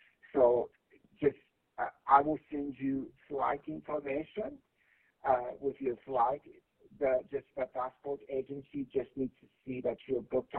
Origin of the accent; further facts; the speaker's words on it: Shanghai, China; I'm from China. I'm from Shanghai, China.